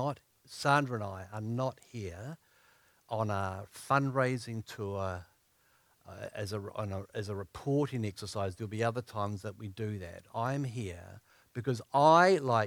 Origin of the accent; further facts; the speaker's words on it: Palmerston North, Manawatū-Whanganui, New Zealand; It's great to be back in Palmerston North, which is my hometown.